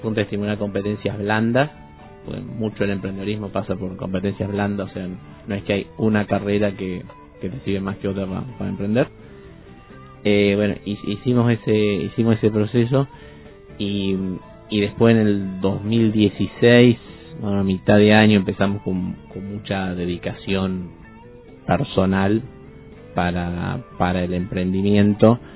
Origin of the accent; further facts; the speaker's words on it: La Pampa, Argentina; los dos venimos de La Pampa. Somos una provincia netamente ganadera.